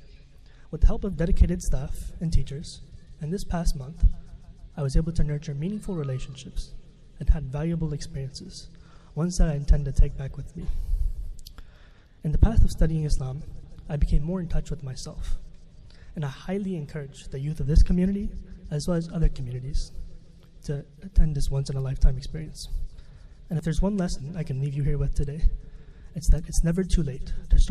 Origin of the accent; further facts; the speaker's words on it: North Carolina, United States; I'm 21 years old. I'm from North Carolina.